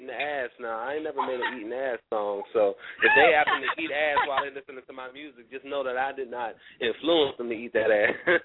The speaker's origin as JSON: {"language": "English", "town": "Pittsburgh", "region": "Pennsylvania", "country": "United States", "said": "Because I'm from Pittsburgh, so I'm from up north. I'm an up north boy, so it was something new for me"}